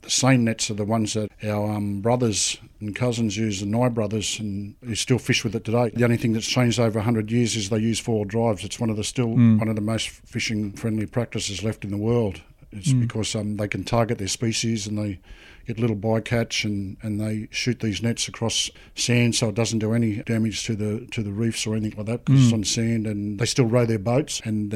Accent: Narooma, New South Wales, Australia; I'm born and bred in Naruma. I'm a Walbunja man from the South Coast, part of the Yuin Nation.

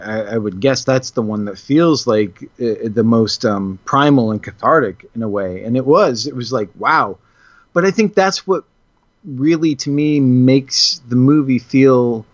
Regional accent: Vermont, United States; I grew up in Vermont, so I looked at that sort of setting and everything and feeling very familiar with this sort of off-the-beaten-path kind of thing.

